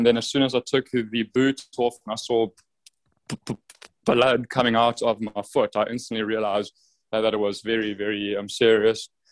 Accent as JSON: {"language": "English", "town": "Durban", "region": "KwaZulu-Natal", "country": "South Africa", "said": "You know, I'm from Durban, which is basically a little like surfer city back home."}